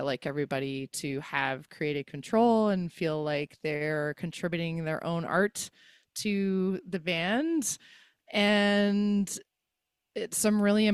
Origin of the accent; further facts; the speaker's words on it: Nelson, British Columbia, Canada; also born or lived in Salmo; we are from the Nelson and Salmo areas. We're kind of from all over the place.